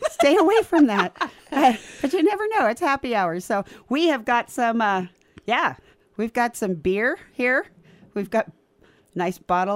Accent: California, United States; I mean, I'm from Southern California, so I feel like I don't know, like could totally connect to this.

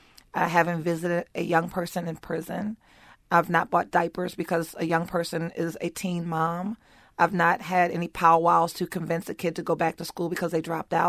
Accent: Baltimore, Maryland, United States; I, with being Black and born and raised in West Baltimore, But having gone and got my education and my career and moved away from the city, I was clueless as to the demise that our community has been left in.

